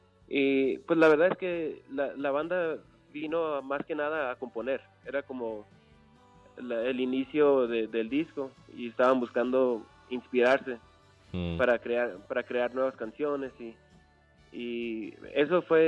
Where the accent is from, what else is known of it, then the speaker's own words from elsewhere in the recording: Tucson, Arizona, United States; Yo soy de Tucson, Arizona, y fue donde conocí